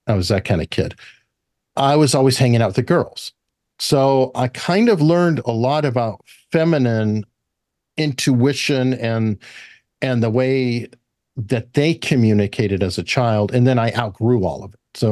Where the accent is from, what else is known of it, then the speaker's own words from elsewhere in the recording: Tucson, Arizona, United States; I just said I grew up in Arizona. I lived on a ranch and we raised goats and I would milk goats twice a day, but I also went to the richest school in Tucson, Arizona